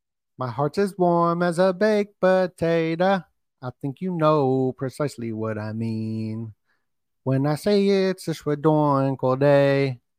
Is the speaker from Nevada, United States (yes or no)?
yes; Las Vegas, Nevada, United States; because I'm from Las Vegas too. So that story, just like this story, hits home for me.